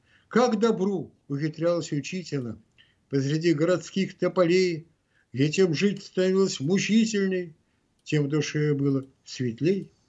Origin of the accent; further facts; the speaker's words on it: Saint Petersburg, Russia; 6 сентября моему родному городу Ленинграду в 91 году возвращено историческое название Санкт-Петербург